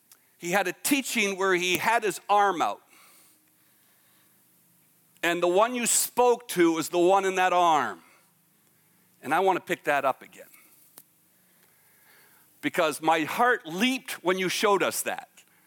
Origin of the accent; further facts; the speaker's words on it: Ontario, Canada; now in United States; I grew up in Ontario, and I thought figs were fig Newtons.